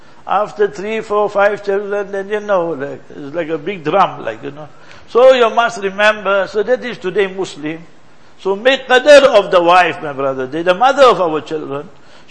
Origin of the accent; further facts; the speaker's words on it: South Africa; So I said, I'm from South Africa.